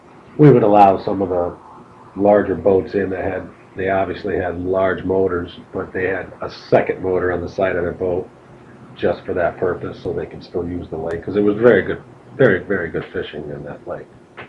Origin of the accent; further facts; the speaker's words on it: North Canaan, Connecticut, United States; And I grew up in North Canaan, and that's how we were here.